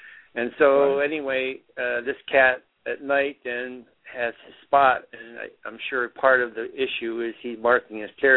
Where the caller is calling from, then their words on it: Ithaca, New York, United States; in Ithaca.